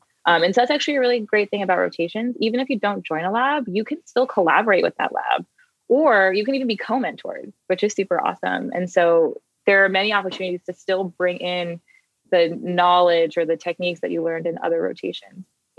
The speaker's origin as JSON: {"language": "English", "town": "Tucson", "region": "Arizona", "country": "United States", "said": "And I'm from Tucson, Arizona. But I did my undergrad at Berkeley."}